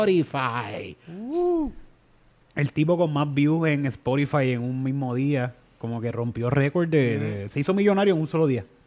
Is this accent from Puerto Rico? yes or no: yes; Carolina, Puerto Rico; nosotros los boricuas del área de Carolina...